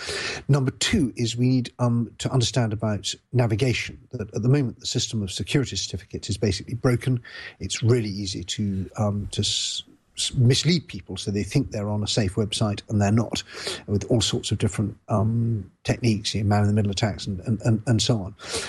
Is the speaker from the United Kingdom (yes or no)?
yes; United Kingdom; when I grew up in the United Kingdom